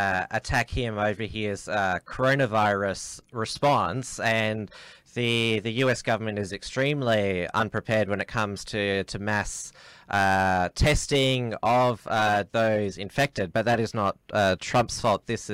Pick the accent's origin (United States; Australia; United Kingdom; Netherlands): Australia; Victoria; I'm from Victoria.